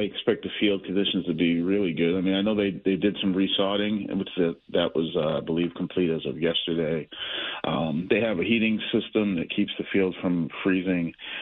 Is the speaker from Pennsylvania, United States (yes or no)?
no; Lowell, Massachusetts, United States; Yeah, I grew up in Lowell.